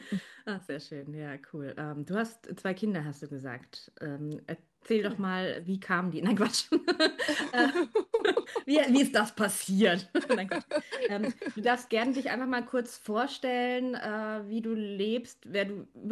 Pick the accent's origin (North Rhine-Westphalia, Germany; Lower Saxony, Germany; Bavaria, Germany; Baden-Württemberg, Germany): Bavaria, Germany; accent: Bavarian; Ich spreche Bayerisch